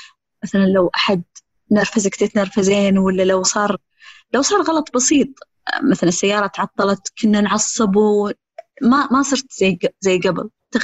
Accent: Saudi Arabia; ولأنه الحمد لله إحنا سعوديين غالبا عندنا يعني عندنا عمالة

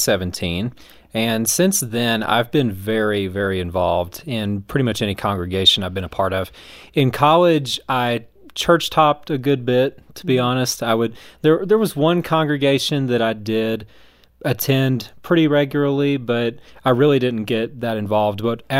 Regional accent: the South, United States; So my experience growing up in the South is that most of the churches there

